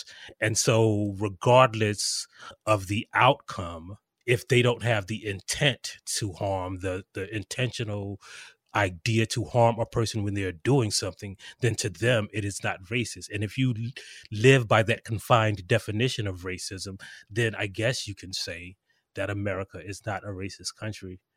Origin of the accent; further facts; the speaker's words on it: South Carolina, United States; I am actually from South Carolina.